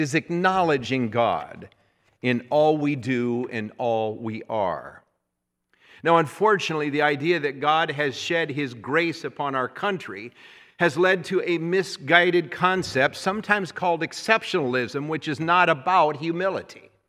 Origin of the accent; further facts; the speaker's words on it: United States; some things which bring me great pride as an American.